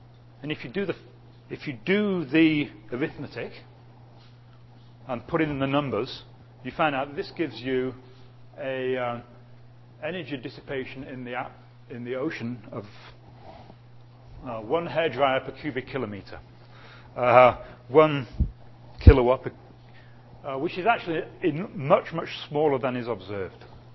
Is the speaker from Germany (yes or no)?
no; England, United Kingdom; now in United States; I'm English and I live in America and I'm visiting Canada.